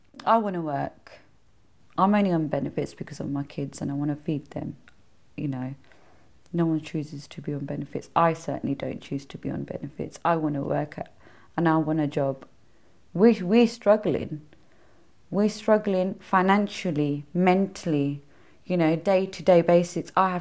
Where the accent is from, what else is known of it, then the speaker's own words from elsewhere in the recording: Peterborough, East of England, United Kingdom; born there; I was born in Peterborough.